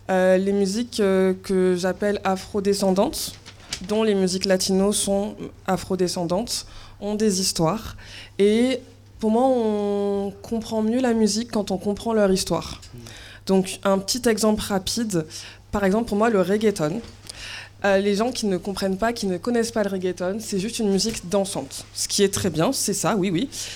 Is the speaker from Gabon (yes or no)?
no; Cape Verde; c'est parce que je suis originaire du Cap-Vert